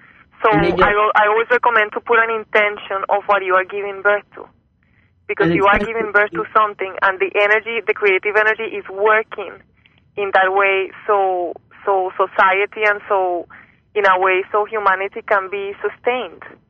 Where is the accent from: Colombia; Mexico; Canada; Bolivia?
Colombia; Well, I grew up in Colombia